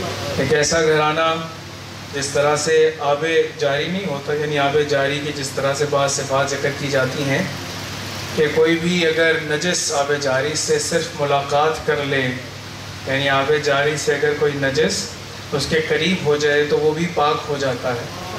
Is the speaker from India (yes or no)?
no; Pakistan; پاکستان ہمارا ملک ہے، پاکستان ہمارا وطن ہے، پاکستان ہماری شناخت ہے، پاکستان ہماری مٹی ہے. ہم جس جگہ بھی دنیا میں چلے جائیں ہم پاکستانی ہیں